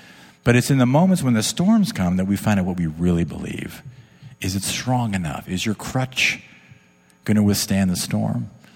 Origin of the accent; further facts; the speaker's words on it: New Jersey, United States; I grew up in the Jersey Shore